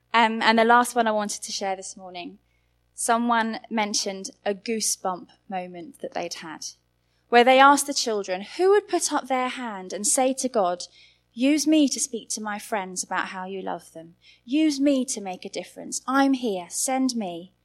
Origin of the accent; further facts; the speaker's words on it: South East England, United Kingdom; now in Coventry, United Kingdom; Both Pete and I come from Kent, so our own families are 3 hours away